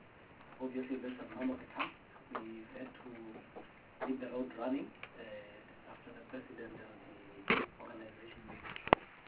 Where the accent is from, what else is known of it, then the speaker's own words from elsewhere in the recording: Northern Cape, South Africa; I'm from the Northern Cape. I've been here in Parliament for, I think, since 94.